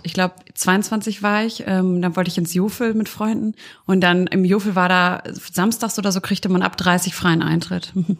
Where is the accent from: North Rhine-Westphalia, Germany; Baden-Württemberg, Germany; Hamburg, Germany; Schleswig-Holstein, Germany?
North Rhine-Westphalia, Germany; Everswinkel; Also ich komme aus Everswinkel, ja gar nicht so weit von Münster.